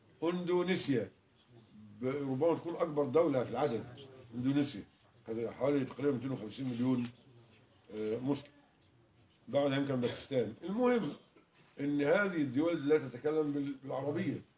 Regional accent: Mansoura, Dakahlia, Egypt; كان عندنا في المنصورة

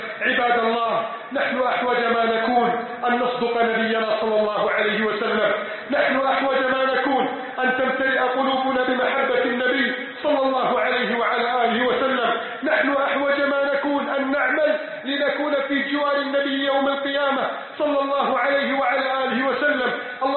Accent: Egypt; بلادنا مصر

